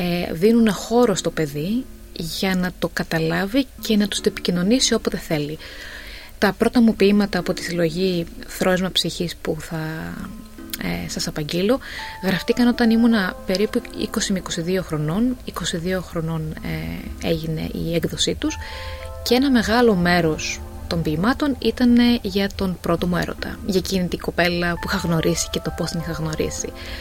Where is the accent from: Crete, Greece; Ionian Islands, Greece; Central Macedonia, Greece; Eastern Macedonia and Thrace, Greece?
Central Macedonia, Greece; Thessaloniki; moved away as an adult; now in Melbourne, Australia; γεννήθηκα στη Θεσσαλονίκη, έχω καταγωγή από εκεί, στην Άνω Τούμπα συγκεκριμένα, πίσω από το γήπεδο του ΠΑΟΚ, μαζί με όλες τις φωνές. Τα τελευταία 9 χρόνια ζω και εργάζομαι στη Μελβούρνη.